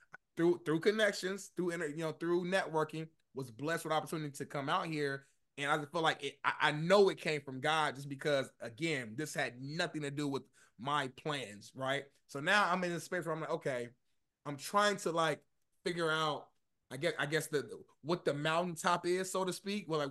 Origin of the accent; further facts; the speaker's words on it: Indianapolis, Indiana, United States; moved away as an adult; now in Los Angeles, United States; You know, I'm from Indianapolis, Indiana, so not too far from you. Moved to LA about 6 years ago.